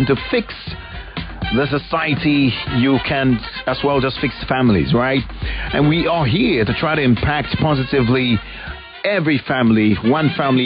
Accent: Ikorodu, Lagos, Nigeria; from Ikorodu.

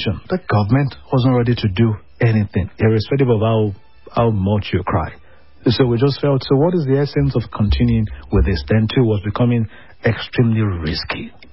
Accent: Ondo, Nigeria; Within Nigeria. I'm from Ondo State.

